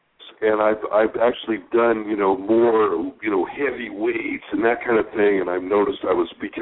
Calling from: California, United States; I'm calling from California.

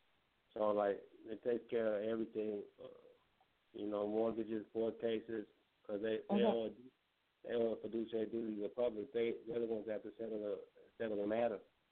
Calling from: Chicago, Illinois, United States; Well, Chicago.

